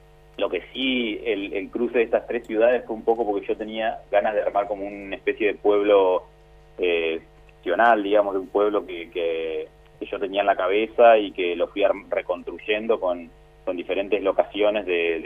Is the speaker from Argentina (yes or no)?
yes; Crespo, Entre Ríos, Argentina; born there; Yo nací en Crespo.